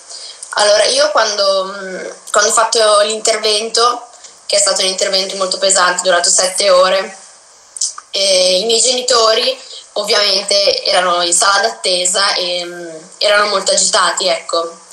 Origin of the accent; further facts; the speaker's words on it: Imola, Emilia-Romagna, Italy; sono di Imola, ho 16 anni e a dicembre del 2017 mi hanno diagnosticato un tumore osseo raro.